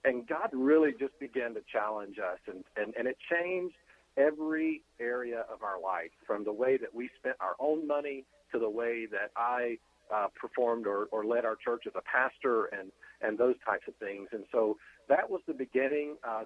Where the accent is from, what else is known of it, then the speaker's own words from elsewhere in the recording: Alabama, United States; I'm very hungry, though, after hearing you talk about beans and cornbread, because I'm from Alabama.